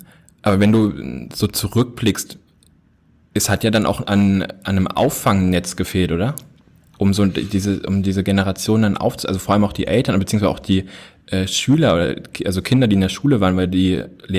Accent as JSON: {"language": "German", "region": "North Rhine-Westphalia", "country": "Germany", "tie": "born there", "lives_now": "Hünfeld, Germany", "said": "Also ich komme aus NRW, also bin ich geboren. Dann bin ich irgendwie durch Deutschland ein bisschen getingelt, also bis nach Hünfeld dann quasi umgezogen."}